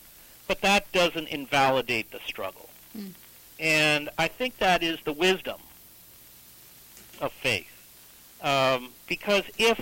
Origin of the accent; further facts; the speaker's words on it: Schoharie, New York, United States; the Christian anarchism in which I was raised in Schoharie, New York, not very far from you.